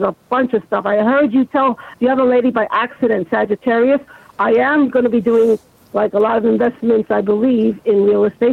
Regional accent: Flushing, New York, United States; Yes, I'm from New York. Yep, I live in Queens, actually, Flushing, Queens.

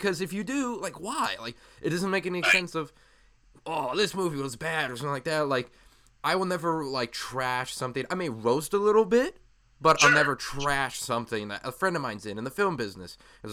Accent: Sycamore, Illinois, United States; also born or lived in Aurora; now in Phoenix, United States; Oh man, I was born in Aurora, and then moved to Sycamore for like a majority of my life before I moved out to Phoenix.

